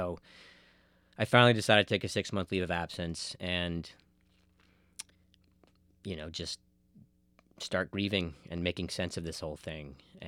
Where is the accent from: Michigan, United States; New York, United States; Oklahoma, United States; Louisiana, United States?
New York, United States; Manhattan; And you know, I grew up in Manhattan, so this notion of community is kind of foreign to me